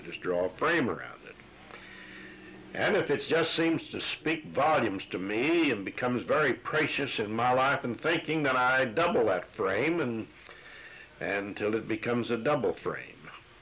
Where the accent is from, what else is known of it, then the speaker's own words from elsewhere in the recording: United States; You know, I'm an American. I love my country.